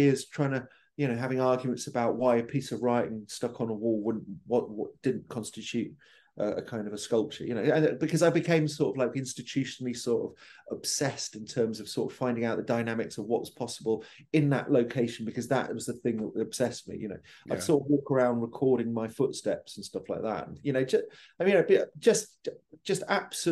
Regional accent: Hastings, South East England, United Kingdom; also born or lived in Cheltenham; No, I was born in Cheltenham, but I grew up in Hastings.

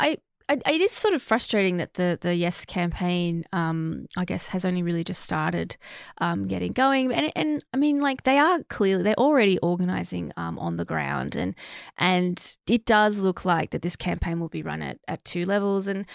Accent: Australia; I'm an Australian like you, one that you know

